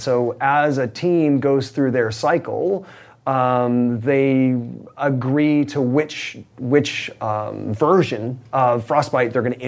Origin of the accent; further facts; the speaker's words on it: Canada; I grew up a diehard Vancouver Canucks fan. I mean, I'm Canadian, so, you know, hockey was a sport that I grew up loving.